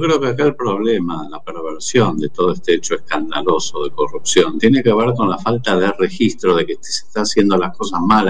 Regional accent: Argentina; porque somos argentinos

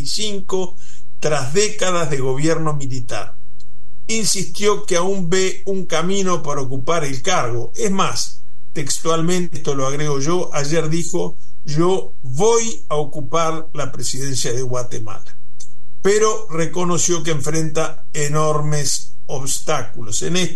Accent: Uruguay; also born or lived in Argentina; Luego regresé a la Argentina cuando hace 40 años Argentina retomaba la senda democrática, y desde allí pude volver a mi país, el Urugu

